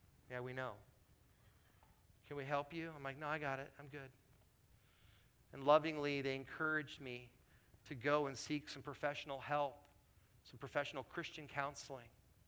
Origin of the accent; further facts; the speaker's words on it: Portland, Oregon, United States; I was given an opportunity for 7.5, 8 years to be a lead pastor in my hometown of Portland.